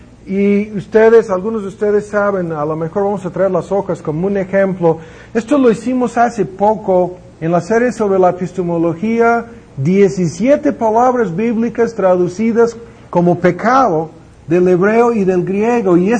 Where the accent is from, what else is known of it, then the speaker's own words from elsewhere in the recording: United States; Spanish is a second language; Y como soy gringo, nadie se ofendería.